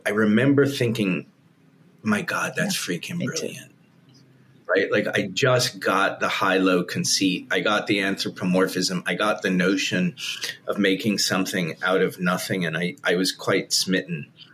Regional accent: Manhattan, New York, United States; I kid you not, I grew up in Manhattan.

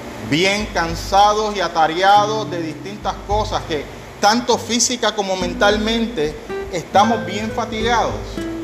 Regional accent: Puerto Rico; ¿Cuánto más nosotros que como buenos puertorriqueños vivimos en el ay bendito?

